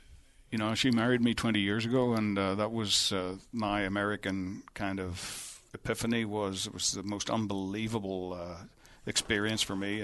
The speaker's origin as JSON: {"language": "English", "region": "Northern Ireland", "country": "United Kingdom", "moved": "yes", "lives_now": "Dallas, United States", "said": "I was home in Northern Ireland about 6 weeks ago, and I spent a day there with my mom, who is 86 and has just started piano lessons."}